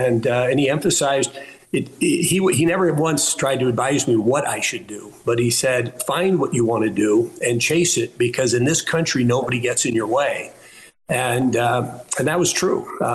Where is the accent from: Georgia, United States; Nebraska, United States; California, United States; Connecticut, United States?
Nebraska, United States; In my case, I came from rural Nebraska